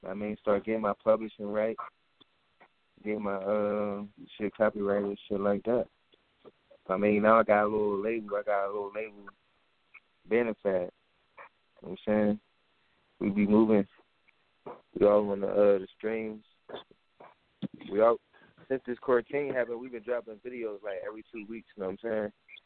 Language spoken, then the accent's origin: English; Pittsburgh, Pennsylvania, United States; now in Atlanta, United States; I'm in Atlanta. I'm calling from Atlanta. I'm a Pittsburgh rapper, though.